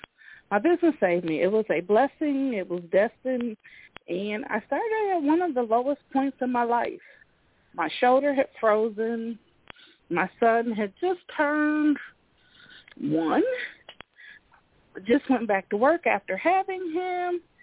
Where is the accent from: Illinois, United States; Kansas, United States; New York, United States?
Illinois, United States; Rock Island; born there; now in Davenport, United States; I was born in Rock Island, Illinois. I currently live in Davenport, Iowa, right across the river.